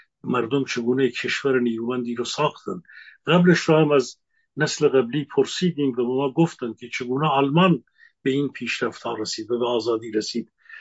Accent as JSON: {"language": "Persian", "country": "Iran", "moved": "yes", "said": "در جایگاه خودم به عنوان یک ایرانی امروز، درسته که فرسنگ ها فاصله دارم"}